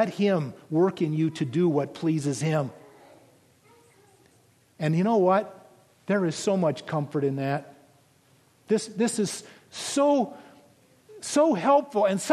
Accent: Oregon, United States; Wasn't that the question of the gunman in Roseburg? My home state

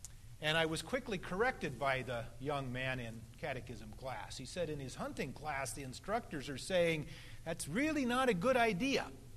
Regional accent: Oregon, United States; We built an awful lot of tree forts growing up on the Oregon coast.

